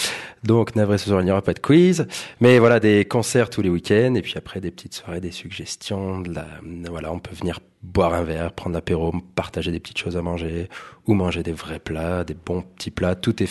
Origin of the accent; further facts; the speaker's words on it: Nouvelle-Aquitaine, France; now in Argentière, France; moi qui suis savoyard pure souche, non pas du tout, je suis bordelais